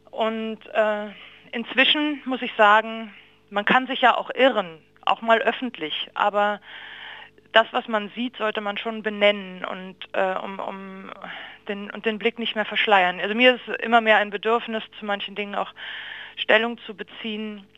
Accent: Berlin, Germany; moved away as an adult; also born or lived in Weimar / Zurich; Berlin, ich komme aus Köpenick eigentlich, bin da aufgewachsen, bin mit 19 weg nach Weimar.

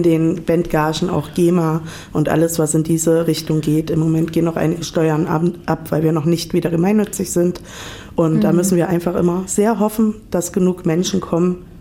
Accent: Weimar, Thuringia, Germany; wir kommen aus Weimar, gleich um die Ecke, also auch Innenstadt, aber nicht direkt in der Gerber.

